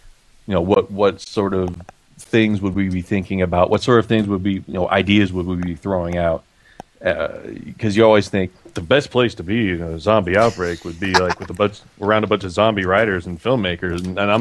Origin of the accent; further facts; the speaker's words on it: Texas, United States; I'm from Texas, and I appreciate, you know, the attitude, but there comes a point where you gotta realize Texas is only so big.